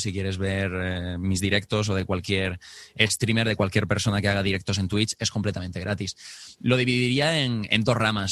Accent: Murcia, Region of Murcia, Spain; Bueno, yo tengo 23 años en este momento, soy de Murcia.

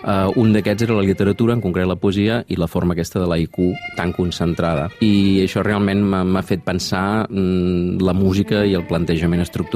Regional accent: Reus, Catalonia, Spain; Soc reusenc, soc pinxet.

